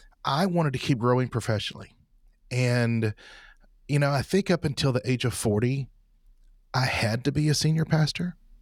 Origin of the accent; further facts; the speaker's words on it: Atlanta, Georgia, United States; So I'm from the Atlanta area. Good old Georgia boy. And my Episcopalian father and Southern Baptist mother raised me in the Methodist church.